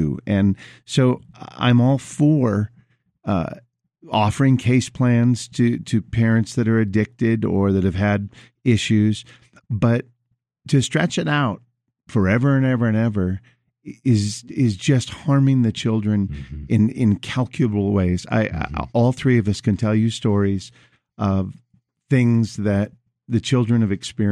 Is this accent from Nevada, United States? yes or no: yes; Las Vegas, Nevada, United States; And it's interesting to note that we're from Las Vegas, Nevada, and you're here in Colorado